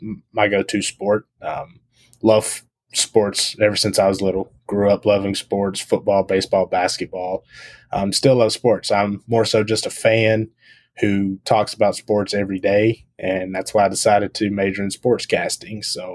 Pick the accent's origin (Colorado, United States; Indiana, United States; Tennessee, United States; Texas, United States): Tennessee, United States; now in Orlando, United States; I was born and raised in Tennessee and lived there for pretty much my whole life.